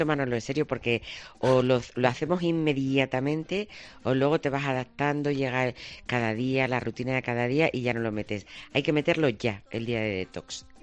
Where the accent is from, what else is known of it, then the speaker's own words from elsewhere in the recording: Yecla, Region of Murcia, Spain; Me he ido a Yecla, a mi pueblo, y he comido gazpacho, gachamiga, he bebido cerveza.